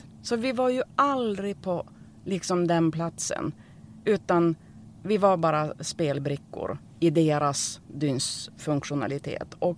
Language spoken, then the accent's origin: Swedish; Norrland, Sweden; Men jag är ju från Norrland